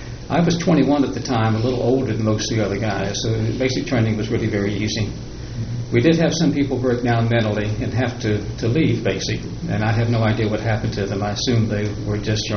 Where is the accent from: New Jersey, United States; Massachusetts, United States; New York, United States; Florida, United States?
Florida, United States; Jacksonville; most of us growing up in Jacksonville in the 50s probably had never met an African-American before our age.